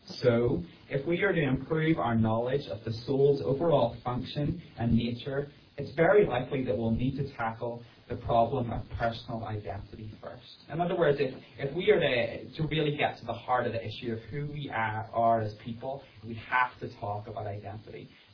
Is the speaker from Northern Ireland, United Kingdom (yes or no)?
yes; Northern Ireland, United Kingdom; now in United States; I'm not American. Me and my wife are from Northern Ireland. And like Chris said, I've been serving here as a missionary for the past 5 years